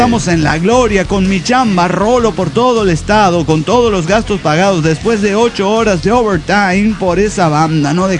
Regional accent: San Luis, Argentina; de las Sierras de San Luis.

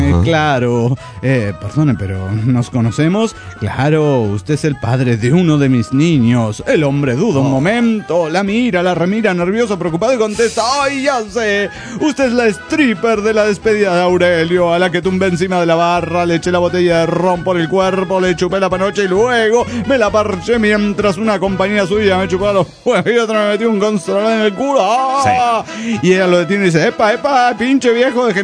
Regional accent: Ensenada, Baja California, Mexico; de Ensenada, Baja Califas, México.

